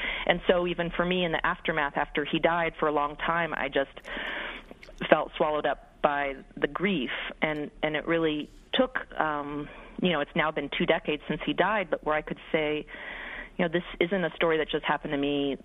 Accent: San Francisco, California, United States; I moved from New York City back to San Francisco and into the Haight-Ashbury apartment where we had grown up together, where I had grown up with him.

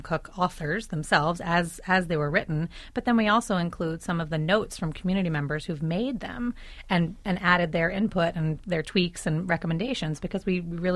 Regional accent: New York, United States; also born or lived in Boston; I worked in kitchens in Boston for a while and moved back to New York. I grew up in New York and actually met Amanda soon thereafter.

